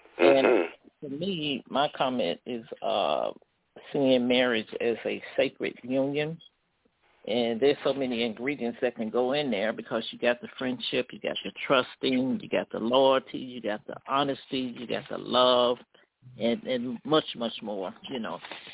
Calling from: Chicago, Illinois, United States; I'm calling from Chicago, Illinois.

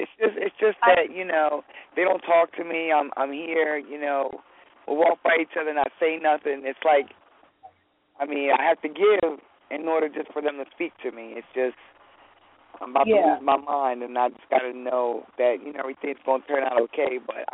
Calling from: New Jersey, United States; I'm calling from New Jersey.

